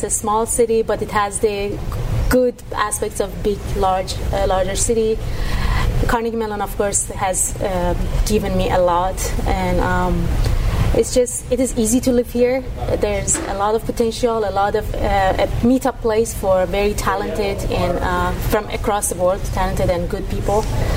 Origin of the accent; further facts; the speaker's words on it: Iran; moved away as an adult; now in Pittsburgh, United States; I'm from Iran.